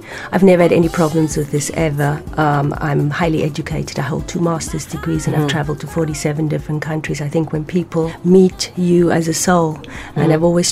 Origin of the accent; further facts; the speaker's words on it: Cape Town, Western Cape, South Africa; moved away as an adult; also born or lived in Hamburg, Germany; grew up in Cape Town, South Africa, and left when I was 19, and I did my university degree in Hamburg, Germany.